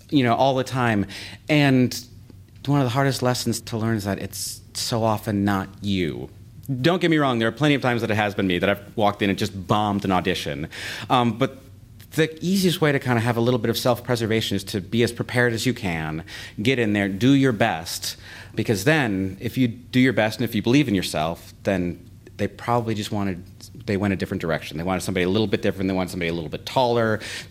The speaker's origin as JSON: {"language": "English", "region": "Minnesota", "country": "United States", "tie": "born or raised there", "lives_now": "Chicago, United States", "said": "Yes, I am from Minnesota. I, you know, grew up, went to high school here, went to college here"}